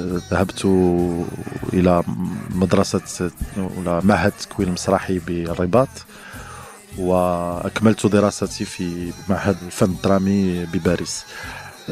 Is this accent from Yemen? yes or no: no; Fez, Fès-Meknès, Morocco; ولدت في فاس، في مدينة فاس، في المدينة القديمة ديال فاس، في عائلة اللي كتهتم بالمسرح